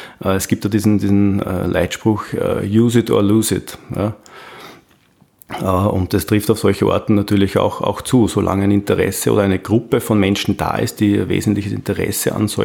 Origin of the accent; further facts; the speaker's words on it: Austria; Naja, bei uns in Österreich ist das Jagen an den Grund und Boden.